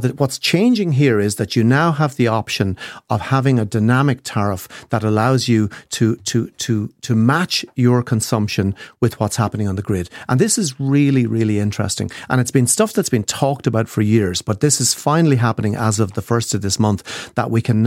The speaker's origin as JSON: {"language": "English", "town": "Kilkenny", "region": "Leinster", "country": "Ireland", "tie": "born or raised there", "said": "Even my hometown of Kilkenny, there are plenty of 150, 200 kilowatt high-speed chargers."}